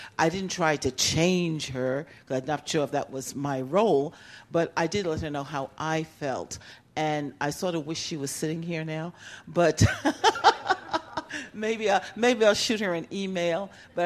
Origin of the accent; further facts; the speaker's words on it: New York, United States; I'm visiting from New York with my brother Chris.